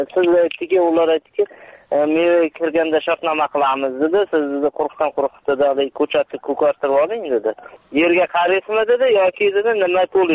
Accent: Raqqon, Fergana Region, Uzbekistan; born there; Farg'ona viloyati Beshariq tumani Raqqon qishlog'i Yaqo'rg'onda tug'ilganman.

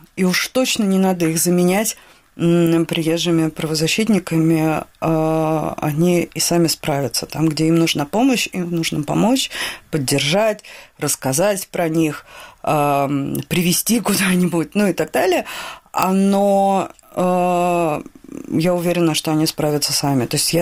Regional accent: Russia; я как россиянка могу говорить о том, что...

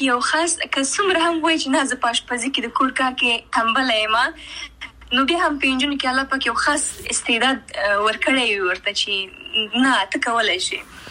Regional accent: Afghanistan; now in Pakistan

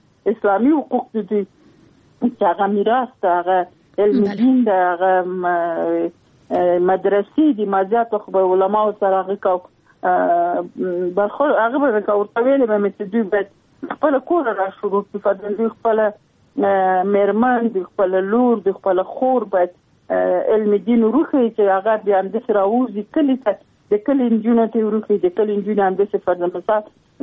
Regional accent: Logar, Afghanistan; ما درته چې د لوګر ولایت یم، د محمد اغي ولسوالۍ او د سرخاو د کلی.

